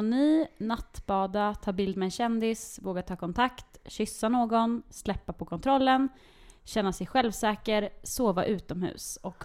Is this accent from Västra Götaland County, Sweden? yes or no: no; Linköping, Östergötland, Sweden; Jag kommer från Linköping då.